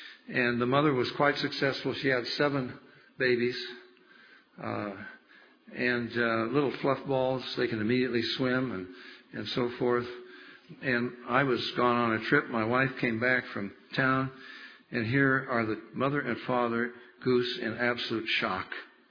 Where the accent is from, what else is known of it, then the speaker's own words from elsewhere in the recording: Oregon, United States; I come from Oregon. They got that sacred owl up there.